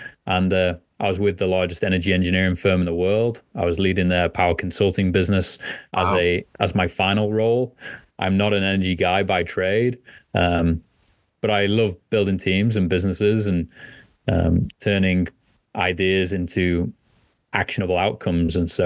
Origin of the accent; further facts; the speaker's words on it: Liverpool, North West England, United Kingdom; You can tell from my accent, originally from Liverpool, England.